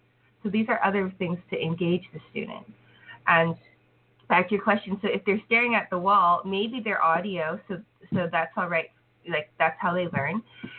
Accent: Canada; I grew up in Canada, but in Asia, for example, in Korea, they get schooled English.

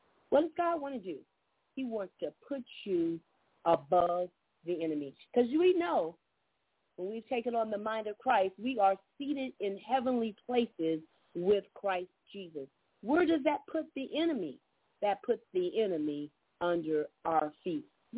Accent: Georgia, United States; from Southeast Georgia.

